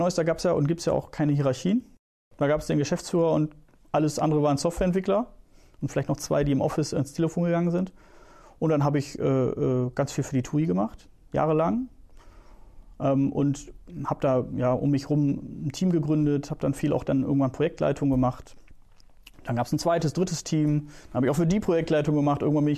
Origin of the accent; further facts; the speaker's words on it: Leer, Lower Saxony, Germany; Ich bin zufällig auch in Leer groß geworden und da habe ich auch mein Abitur gemacht.